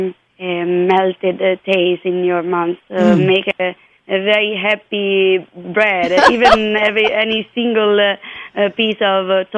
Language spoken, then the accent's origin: English; Perugia, Umbria, Italy; English is a second language; as I said, we are from Perugia.